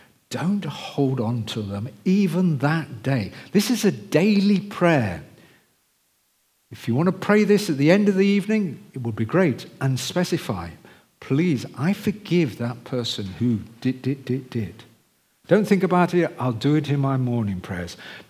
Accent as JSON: {"language": "English", "country": "United Kingdom", "said": "A word of caution, because we're British."}